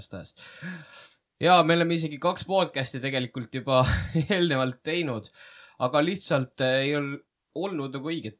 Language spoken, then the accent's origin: Estonian; Viljandi County, Estonia; Mulgimaalt , me oleme mulgid